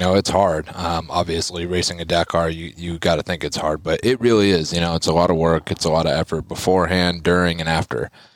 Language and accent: English; Litchfield Park, Arizona, United States; Yep, I was born over here in Litchfield Park.